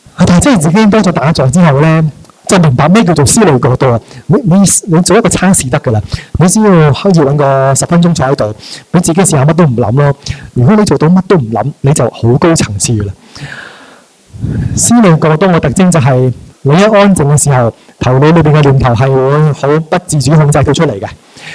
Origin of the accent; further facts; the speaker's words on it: Hong Kong; 所以呢，为什么我们香港人这么多脾气呢？